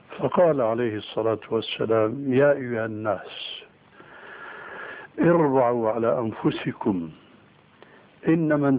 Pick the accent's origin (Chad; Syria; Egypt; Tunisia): Syria; عندنا في سوريا